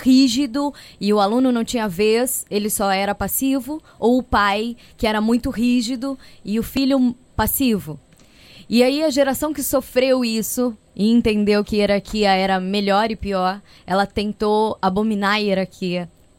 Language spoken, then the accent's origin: Portuguese; São Paulo, Brazil; Não, interior de São Paulo.